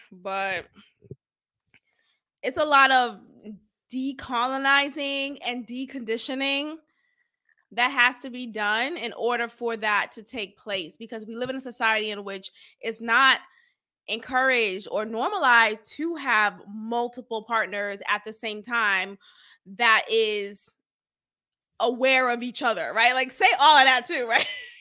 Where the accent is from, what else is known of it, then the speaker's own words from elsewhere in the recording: Boston, Massachusetts, United States; But I could talk about Boston because I'm from Boston.